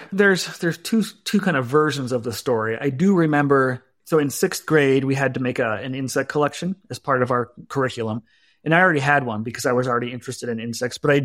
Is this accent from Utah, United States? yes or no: yes; Provo, Utah, United States; So I grew up mostly in Utah, Provo, Orem, Utah. So south of Salt Lake City in the suburbs.